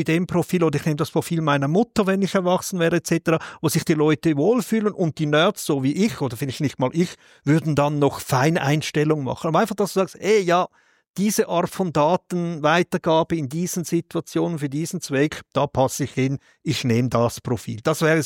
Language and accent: German; Switzerland; also muss ich mich als Schweizer outen